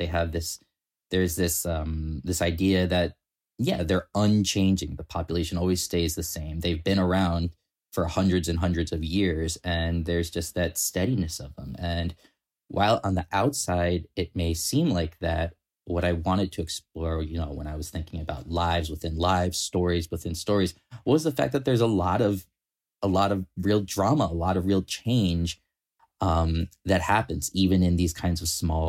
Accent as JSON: {"language": "English", "town": "Longmeadow", "region": "Massachusetts", "country": "United States", "tie": "born or raised there", "said": "my hometown. It's called Longmeadow, Massachusetts. It's a little town founded 1644, has a population of roughly 10,000 people."}